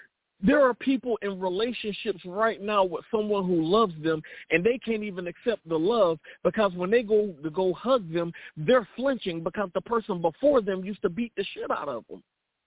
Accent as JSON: {"language": "English", "country": "United States", "said": "I'm American through and through, whether your government recognizes that or not."}